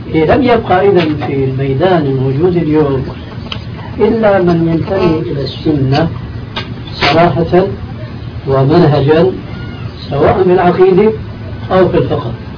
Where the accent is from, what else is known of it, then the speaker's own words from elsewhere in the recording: Syria; أما جماهير الناس كما يقولون عندنا في سوريا